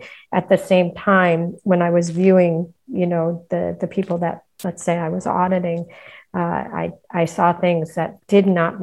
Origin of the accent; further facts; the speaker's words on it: Hartford, Connecticut, United States; So I was born and raised in Greater Hartford, Connecticut.